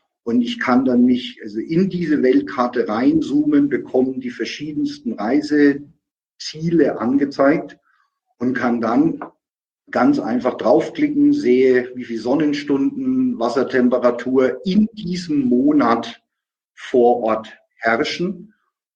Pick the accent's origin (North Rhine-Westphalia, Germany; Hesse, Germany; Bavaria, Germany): Bavaria, Germany; Nuremberg; Aus meiner Heimatstadt Nürnberg-Fürth